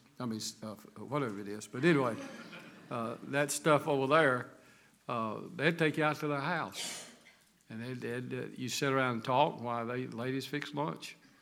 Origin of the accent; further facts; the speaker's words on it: the South, United States; My wife's a good cook, but she's from up north. And so I'm Southerner.